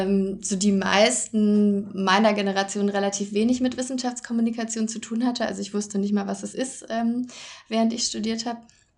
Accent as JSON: {"language": "German", "region": "Berlin", "country": "Germany", "said": "Bin dann zurück nach Deutschland, nach Berlin. Ich komme auch aus Berlin"}